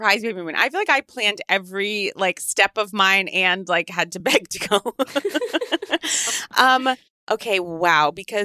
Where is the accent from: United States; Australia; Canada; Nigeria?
United States; Potomac, Maryland; I mean, I'm from Potomac.